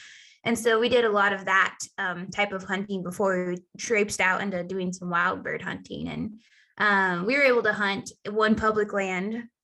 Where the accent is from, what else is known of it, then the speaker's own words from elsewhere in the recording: Kansas, United States; So I grew up in Southwest Kansas, so I know the wind blows like no other.